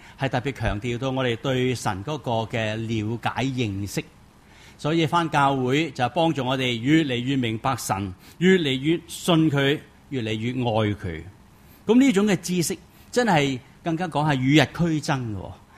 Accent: China; 或者我哋中国人讲嘅修为咯

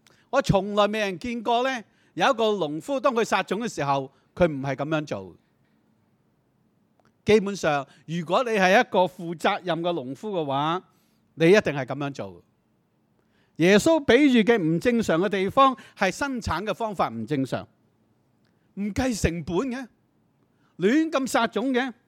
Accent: Yuen Long, Hong Kong; 我在元朗长大的，住在大旗岭的地方。以前一推开道门就对着一大片的农田

